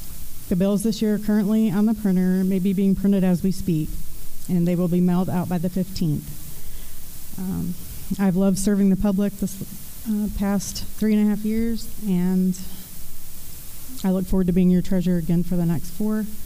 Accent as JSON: {"language": "English", "town": "Knox", "country": "United States", "tie": "born or raised there", "said": "I was born and raised here in Knox, graduated from Knox High School in 1992."}